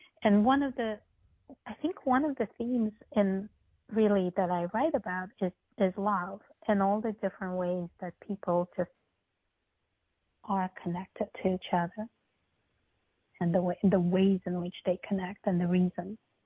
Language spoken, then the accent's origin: English; Moscow, Russia; moved away; So I was born in Russia, I mean, in Moscow. And I grew up in Moscow, and I still have some family there.